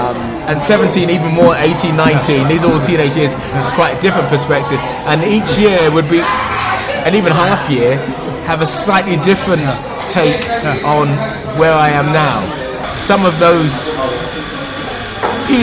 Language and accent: English; Basingstoke, South East England, United Kingdom; also born or lived in London / West Sussex / Surrey / Leeds; Basingstoke, born in London, but raised in Basingstoke, and then West Sussex, and then Surrey. And then South London.